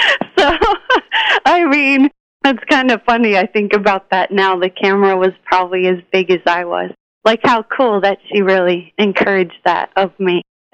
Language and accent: English; Pittsburgh, Pennsylvania, United States; moved away as an adult; also born or lived in Colorado / Santa Barbara / New York City; now in San Francisco, United States; No, I'm from Pittsburgh, Pennsylvania. Go Steelers. I moved to Colorado right after high school, and then Santa Barbara, and then New York City, and now San Francisco.